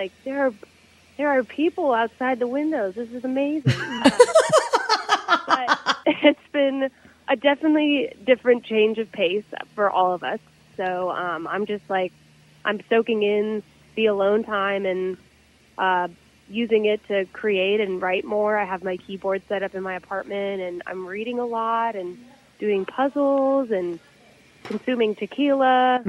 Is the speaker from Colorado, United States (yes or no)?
yes; Colorado, United States; now in Nashville, United States; Well, I grew up in Colorado. So when I moved to Nashville, I thought Western and Southern were the same thing.